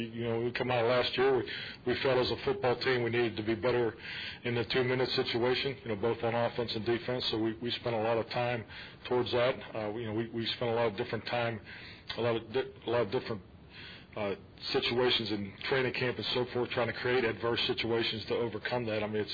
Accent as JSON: {"language": "English", "region": "Pennsylvania", "country": "United States", "tie": "born or raised there", "said": "So I think it's just part of growing up in Western Pennsylvania."}